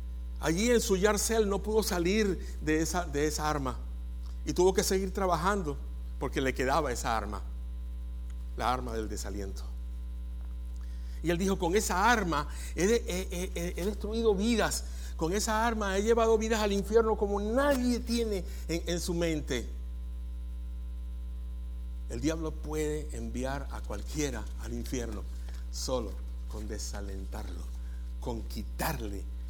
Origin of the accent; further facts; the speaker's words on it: Venezuela; todo es una agonía en mi país, Venezuela, todo.